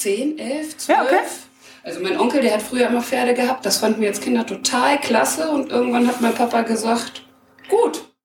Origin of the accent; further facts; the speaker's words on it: Beverungen, North Rhine-Westphalia, Germany; Also ich komme aus dem schönen Weserbergland, ich komme aus Beverungen. Das wird dem einen oder anderen vielleicht etwas sagen oder auch nicht. Also Beverungen liegt im Kreis Höxter, in weiter Entfernung von Paderborn.